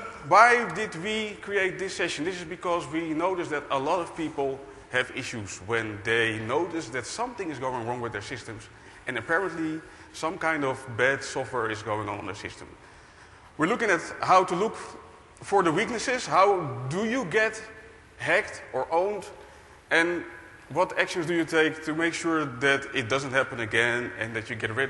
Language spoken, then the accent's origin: English; Netherlands; English is a second language; I'm an MVP from the Netherlands.